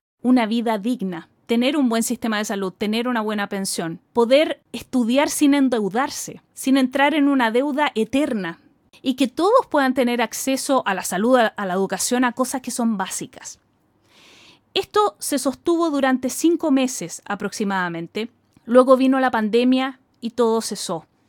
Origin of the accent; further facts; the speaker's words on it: Chile; desembocó en un descontento absoluto ante todas las aristas prácticamente de nuestra vida como chilenos.